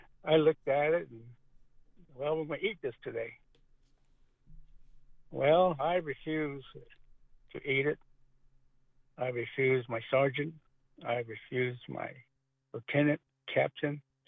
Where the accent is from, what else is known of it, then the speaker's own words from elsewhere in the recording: Shiprock, New Mexico, United States; I said, yes, I'm Navajo, Diné. Where are you from? I said, from Shiprock, New Mexico, Four Corners.